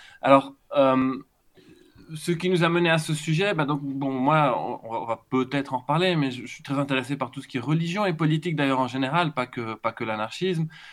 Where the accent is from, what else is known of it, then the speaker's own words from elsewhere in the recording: Belgium; also born or lived in Greece / France; now in England, United Kingdom; moi, je suis franco-grec, mais j'ai grandi en Belgique, je vis en Angleterre depuis 20 ans. Ça fait que mon français peut sonner correct parfois, mais parfois vraiment pas tout à fait.